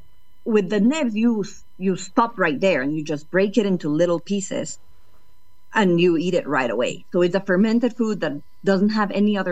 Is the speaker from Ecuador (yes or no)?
yes; Ecuador; We're originally from Ecuador.